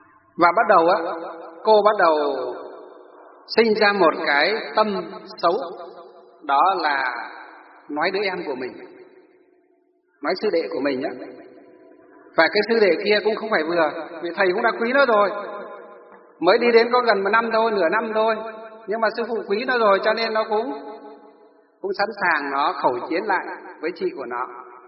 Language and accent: Vietnamese; Hòa Bình, Vietnam; lên tỉnh Hòa Bình, cái tỉnh mà quê hương của tôi đó